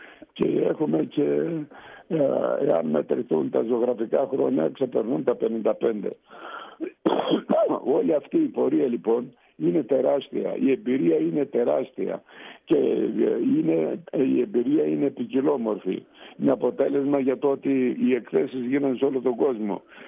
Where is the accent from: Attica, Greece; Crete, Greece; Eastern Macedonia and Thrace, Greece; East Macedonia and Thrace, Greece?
East Macedonia and Thrace, Greece; Alexandroupoli; Βεβαίως, με μεγάλη μου τιμή είναι το ότι κατάγομαι από την Αλεξανδρούπολη